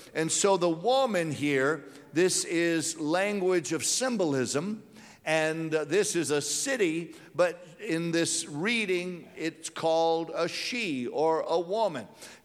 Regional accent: Louisiana, United States; now in Birmingham, United States; If you're from flatland like we are, we're originally from Louisiana, a good-sized hill looks like a mountain.

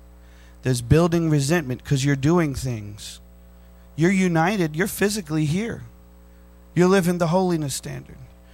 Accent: Philippines; born there; also born or lived in Massachusetts, United States / North Carolina, United States / Louisiana, United States / California, United States; growing up. I was all over the place. I lived in Massachusetts, North Carolina, Louisiana, California. I was born in the Philippines. I lived in Africa for 6 months.

